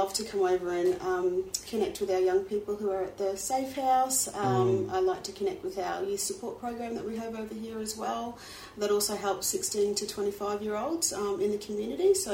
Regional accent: Queensland, Australia; So I grew up in the Burdekin.

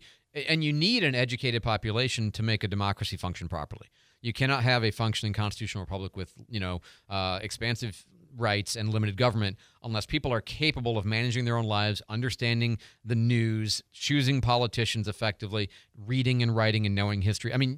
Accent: Illinois, United States; I mean, I grew up in DuPage County, outside of Chicago, you know, the good part, okay, the suburbs.

